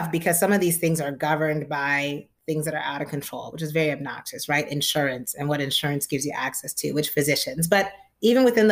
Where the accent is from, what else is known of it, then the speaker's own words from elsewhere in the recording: Nigeria; So I am the daughter of scientists. We're Nigerian.